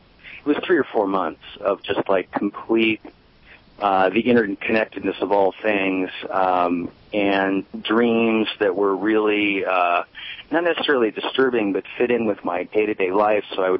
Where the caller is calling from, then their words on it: Santa Fe, New Mexico, United States; I'm in Santa Fe, New Mexico.